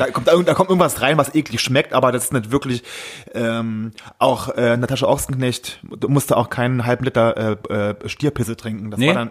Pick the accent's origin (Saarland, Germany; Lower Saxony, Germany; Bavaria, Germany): Saarland, Germany; now in Berlin, Germany; Aus dem Saarland.